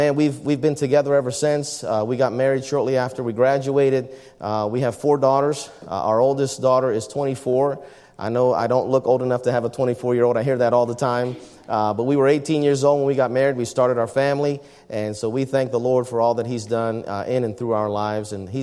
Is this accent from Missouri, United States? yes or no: no; Baltimore, Maryland, United States; now in Cleveland, United States; Maryland, which is where my wife and I grew up. And as I introduce myself to people in Cleveland, I say, I grew up in Baltimore.